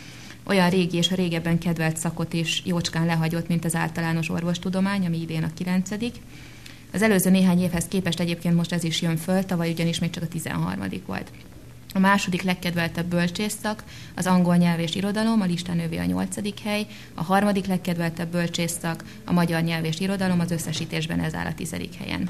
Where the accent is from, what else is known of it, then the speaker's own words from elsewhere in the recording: Budapest, Hungary; én pesti vagyok igazából